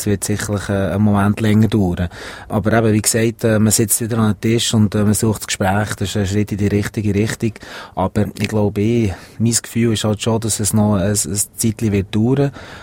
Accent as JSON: {"language": "German", "region": "Bern", "country": "Switzerland", "tie": "born or raised there", "also_born_or_lived": "Zurich", "said": "habe eine Vergangenheit in Zürich auch, aber, ich bin, 2 Kilometer von Bern Arena aufgewachsen"}